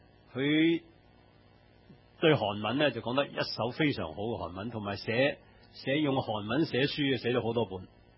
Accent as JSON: {"language": "Cantonese", "country": "Hong Kong", "said": "佢唔系我哋播道会嘅，佢唔系我哋香港人嘅"}